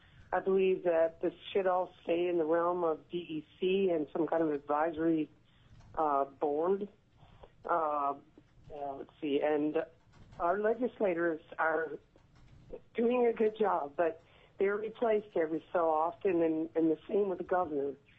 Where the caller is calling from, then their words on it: Ketchikan, Alaska, United States; I'm calling from Ketchikan, sunny Ketchikan.